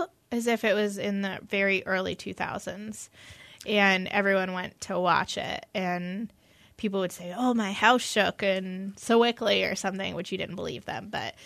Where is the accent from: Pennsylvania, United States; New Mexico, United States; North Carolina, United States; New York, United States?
Pennsylvania, United States; Erie; I'm from Erie, and I walked barefoot in 2 feet of snow back and forth